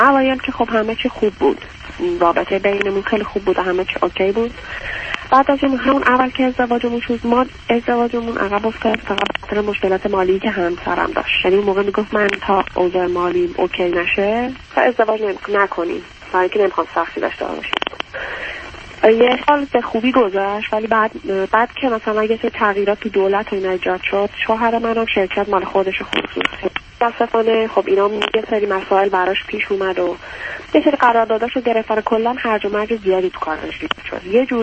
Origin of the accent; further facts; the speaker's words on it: Tehran, Tehran Province, Iran; من اهل تهران هستم خودم، با شوهرم اونجا آشنا شدیم